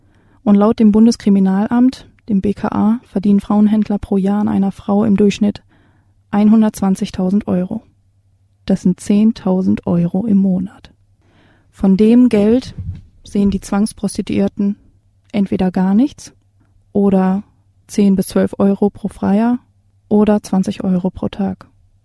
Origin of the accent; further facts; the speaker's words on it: Bielefeld, North Rhine-Westphalia, Germany; Aber Prostitution wird auch in Bielefeld betrieben, da wo ich herkomme.